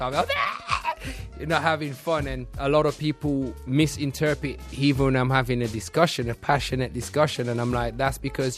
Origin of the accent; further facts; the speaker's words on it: Kingston, Jamaica; I'm Jamaican. I was born and bred in the garrison in Jamaica. My high school that I went to was literally about 2 minutes around the corner from Trenchtown